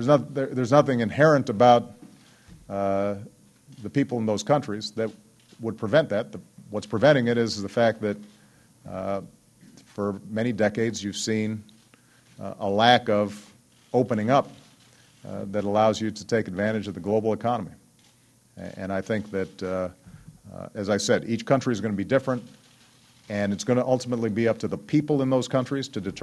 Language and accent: English; Hawaii, United States; in part because I grew up in Hawaii, where I was very familiar with Japanese culture